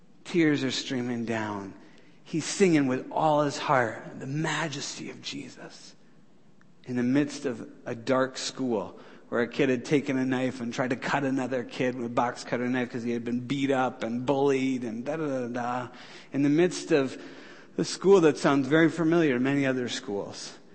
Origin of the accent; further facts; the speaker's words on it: New York, United States; I'm from New York originally, but they moved down to Memphis. That's why I don't have an accent.